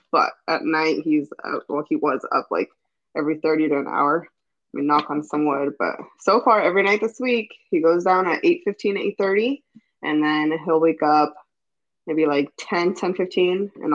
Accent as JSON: {"language": "English", "region": "Midwest", "country": "United States", "tie": "born or raised there", "said": "Maybe that's because I grew up in the Midwest."}